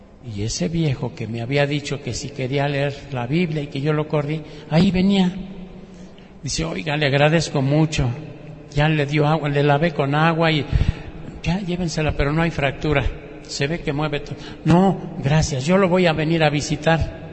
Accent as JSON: {"language": "Spanish", "region": "Michoacán", "country": "Mexico", "said": "yo como buen michoacano soy aguacatero."}